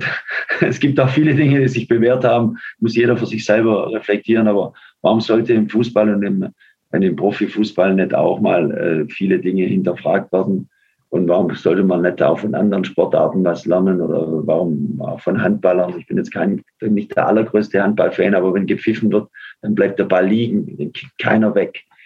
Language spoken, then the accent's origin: German; Aalen, Baden-Württemberg, Germany; das war beim VfR Aalen, das ist mein Club in meiner Heimat